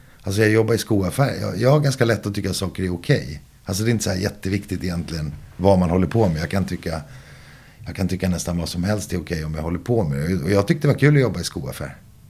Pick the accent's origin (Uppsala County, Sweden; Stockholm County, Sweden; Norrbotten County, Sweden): Stockholm County, Sweden; Stockholm; jag tycker … från Enskede. Alltså en helt vanlig kille som växte upp i en förort i Stockholm.